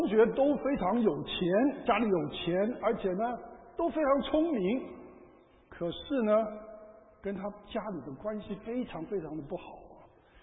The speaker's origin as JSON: {"language": "Chinese", "country": "Taiwan", "tie": "born or raised there", "said": "我不记得小的时候在台湾这个过母亲节哦"}